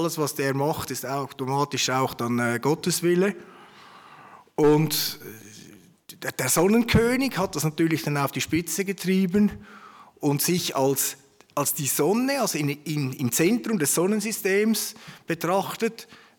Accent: Switzerland; Und bei uns in der Schweiz heißt es Referendum, Referendum ergreifen, eine Volksabstimmung erzwingen.

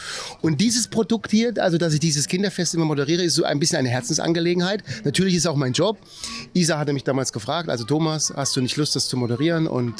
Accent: Erfurt, Thuringia, Germany; Ich komme aus Erfurt.

